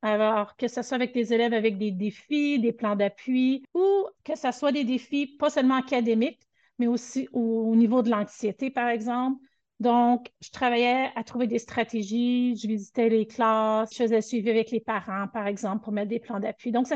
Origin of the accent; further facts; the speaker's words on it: Quebec, Canada; moved away as an adult; Je suis originaire du Québec, puis je suis arrivée ici avec mon conjoint en 2001.